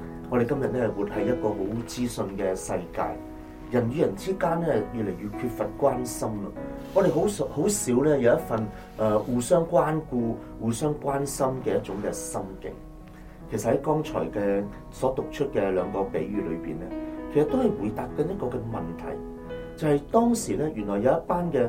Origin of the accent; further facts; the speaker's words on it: Hong Kong; 当然我们可能我们香港人呢没有这种的经验